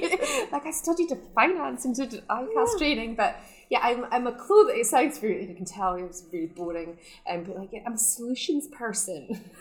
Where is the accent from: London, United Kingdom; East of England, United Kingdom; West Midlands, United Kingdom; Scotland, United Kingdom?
Scotland, United Kingdom; super young, and we've been here forever. So yeah, it is home.